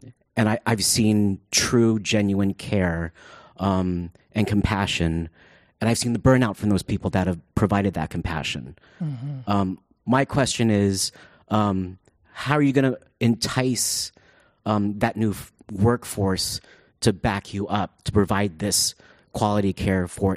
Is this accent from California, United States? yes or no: yes; San Francisco, California, United States; I grew up in San Francisco, and I was here during the crisis in the 90s.